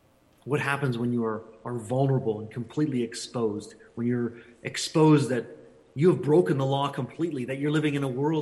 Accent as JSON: {"language": "English", "country": "Canada", "said": "I'm Canadian, I guess, here, and I'm in Canada."}